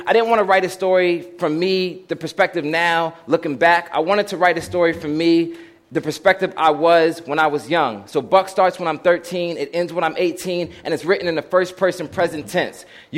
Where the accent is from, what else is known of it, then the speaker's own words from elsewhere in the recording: Philadelphia, Pennsylvania, United States; that's what they called me growing up in Uptown Philadelphia